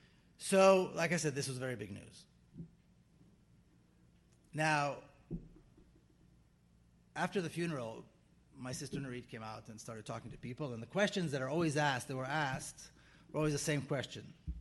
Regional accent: Jerusalem, Jerusalem District, Israel; now in San Diego, United States; I was born and raised in Jerusalem, which is supposedly a mixed city.

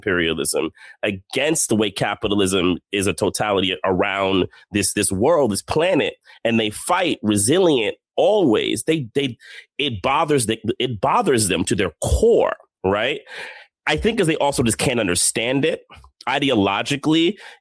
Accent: New York, United States; You know, I'm from New York. That kind of vibe.

